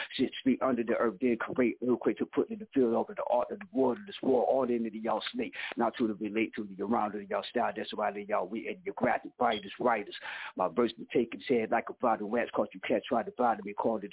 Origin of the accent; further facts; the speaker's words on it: Plymouth, North Carolina, United States; Also representing the Squad Dance Clan from my hometown, P-Town, which is Plumber, North Carolina, Washington County.